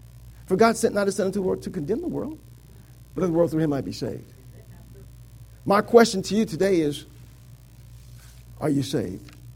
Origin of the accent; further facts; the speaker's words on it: Joliet, Illinois, United States; I'm from Joliet. That's where prisoners are at.